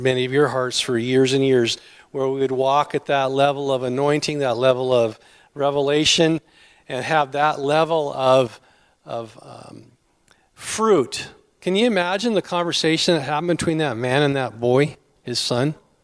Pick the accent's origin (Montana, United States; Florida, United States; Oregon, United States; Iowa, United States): Oregon, United States; Seaside; born there; I'm sorry, I was born in Seaside, Oregon, and everybody around me was loggers, longshoremen, and fishermen